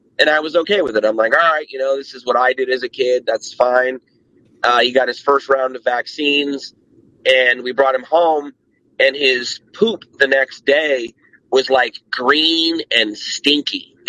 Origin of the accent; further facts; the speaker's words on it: Citrus Heights, California, United States; I grew up in Citrus Heights. And when I moved back to my mother's, when I was about 13